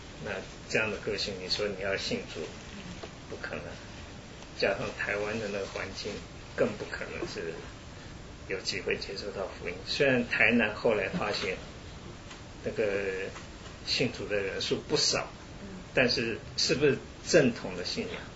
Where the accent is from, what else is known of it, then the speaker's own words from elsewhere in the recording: Zhoushan, Zhejiang, China; now in Taiwan; 那我的家乡是在舟山，原先舟山是不准备撤退的